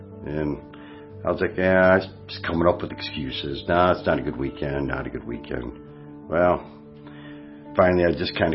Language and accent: English; Michigan, United States; moved away as an adult; also born or lived in West Virginia; I was living in West Virginia. I'm originally from Michigan. Lived here till I was about 40 years old. Then we had some issues, and we ended up moving out of state.